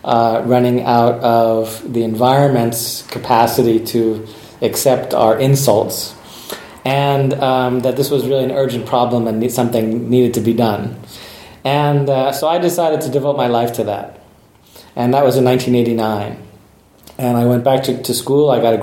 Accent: United States; Originally I was an engineer in San Francisco. I'm American, working for an electric utility company.

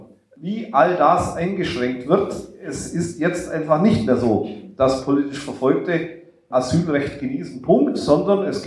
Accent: Lauingen, Bavaria, Germany; now in Mönchengladbach, Germany; Ich stamme ursprünglich aus Lauingen an der Donau in der Diözese Augsburg, habe dort lange Jahre gelebt und war auch mal in den 90er Jahren in der Asylarbeit aktiv. Und inzwischen wohne ich in Mönchengladbach.

